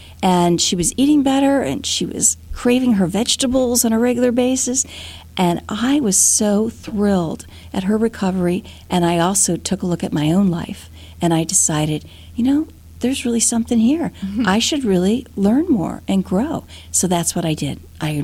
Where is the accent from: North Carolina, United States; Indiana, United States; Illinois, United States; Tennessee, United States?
Indiana, United States; now in New York City, United States; Well, I got my start really growing up in Indiana.